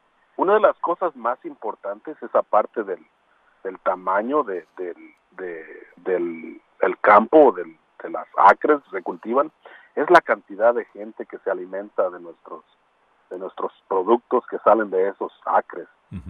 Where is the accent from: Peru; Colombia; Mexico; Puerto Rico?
Mexico; Michoacán; moved away as an adult; now in United States; yo obviamente vengo de México, en el área en Michoacán, y llegué a los Estados Unidos a los 20 años, pero en el área de Los Ángeles, donde no había agricultura. Vengo de padres agrícolas y hermanos que trabajan en la agricultura en Michoacán.